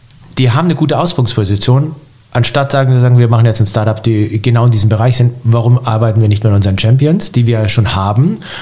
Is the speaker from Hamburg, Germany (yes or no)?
no; Bavaria, Germany; Bei uns im Allgäu